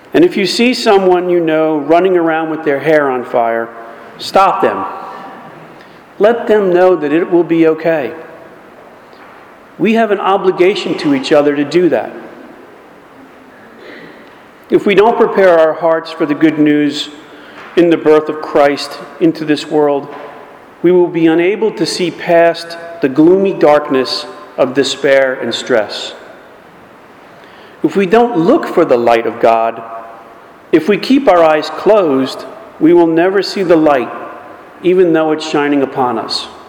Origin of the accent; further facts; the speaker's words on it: the North, United States; Now, Southerners may not understand this, but I'm from the North. I absolutely love snow.